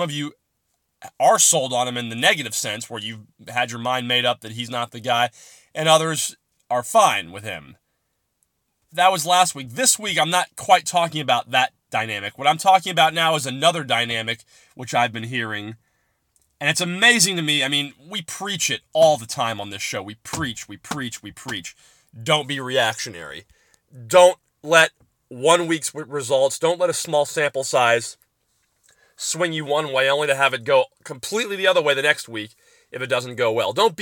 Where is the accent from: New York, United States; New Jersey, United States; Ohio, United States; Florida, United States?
Florida, United States; Tampa; I'm very lucky that, you know, being born and raised in Tampa, I have all of my family here